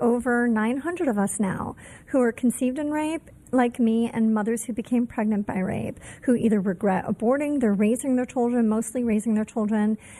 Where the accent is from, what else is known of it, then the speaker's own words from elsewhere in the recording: Michigan, United States; I'm from Michigan where we've never had a rape exception.